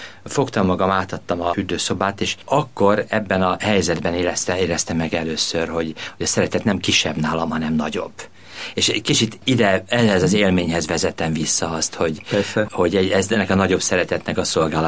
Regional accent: Budafok, Budapest, Hungary; Budafokon nőttem fel, 7 vagyunk testvérek

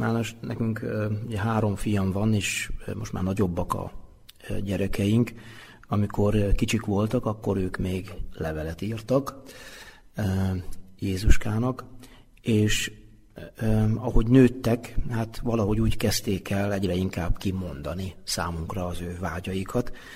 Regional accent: Szabolcs-Szatmár-Bereg, Hungary; Ráadásul én magam ugyan szabolcsi származású vagyok

